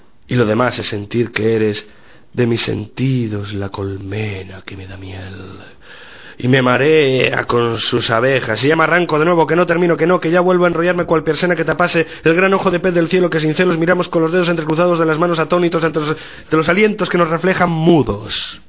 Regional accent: Logroño, La Rioja, Spain; born there; yo nací en Logroño, ¿no? O sea, una ciudad de las Castillas viejas, porque se emancipó relativamente tarde de Castilla, al lado de un río. O sea que yo, digamos que yo no tengo ni la más remota idea del mar, vamos, no, nunca he crecido en él

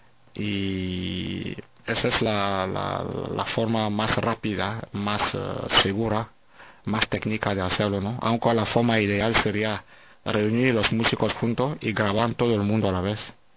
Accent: Spain; estoy recibiendo buenas críticas aquí en España, en mi país

